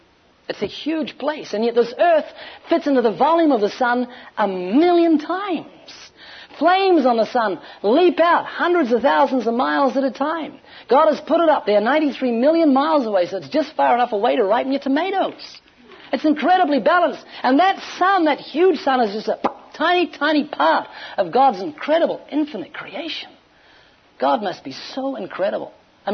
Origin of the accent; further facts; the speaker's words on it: New Zealand; I'm from New Zealand.